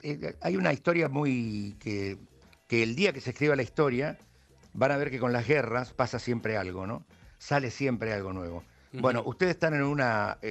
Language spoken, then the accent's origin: Spanish; Argentina; now in Ukraine; no hay que olvidarse que yo soy argentino.